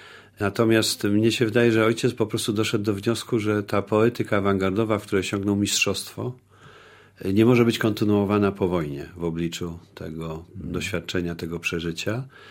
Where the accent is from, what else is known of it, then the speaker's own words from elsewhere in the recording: Kraków, Lesser Poland, Poland; also born or lived in Lublin; Przyjechaliśmy z Krakowa. Tak, ja się urodziłem w Lublinie, ale jako parotygodniowe niemowlę zostałem od razu przewieziony do Krakowa. Rodzina wtedy mieszka w pokoju sublokatorskim w legendarnym Domu Literatów na Krupniczej 22.